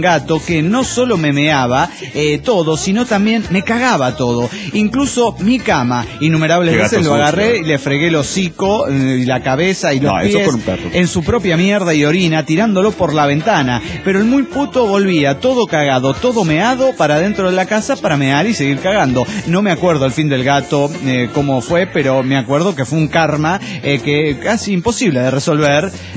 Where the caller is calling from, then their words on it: Oxnard, California, United States; Hola, ¿cómo están? … de Oxnard, California.